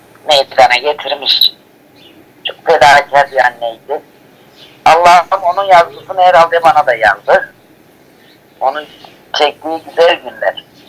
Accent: Gölbaşı, Adıyaman, Turkey; born there; Evet, ben Adıyaman Gölbaşı köyünde doğmuşum. Doğum tarihim net değil.

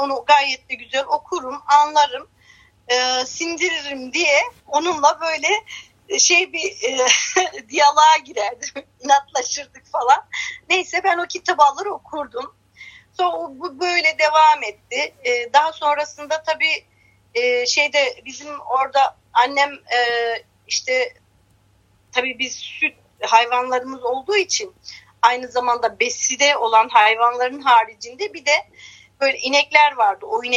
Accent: Amasya, Turkey; Amasya'nın bir köyünde dünyaya geldim. İşte herkes gibi ben de köyde nasıl büyülüyorsa ben de o şekilde büyüdüm. İlkokulu köyde okudum.

